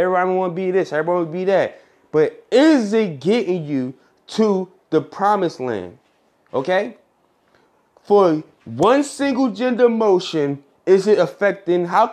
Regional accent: Philadelphia, Pennsylvania, United States; I'm from Philadelphia, okay?

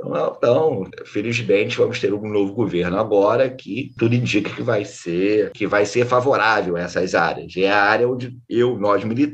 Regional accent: Rio de Janeiro, Brazil; voltando para o Rio, para a UFRJ. Eu sou carioca, né? Então foi realmente muito bom, porque é a minha cidade.

